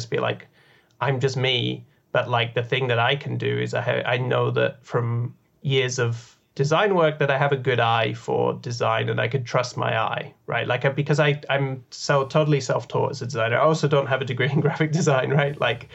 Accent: United Kingdom; I probably have like the horrible traits of being a British person and just being raised to suppress emotion at all costs

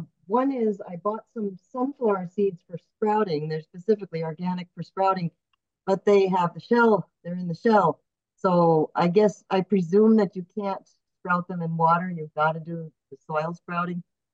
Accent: Boise, Idaho, United States; Hi, I'm from Boise, Idaho

